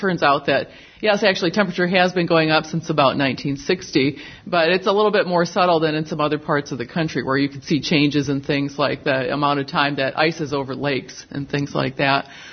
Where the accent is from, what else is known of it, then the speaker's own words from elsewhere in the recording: Wisconsin, United States; accent: Wisconsin; now in Southeast US; I'm now in the Southeast, even though I sound like I'm from Wisconsin.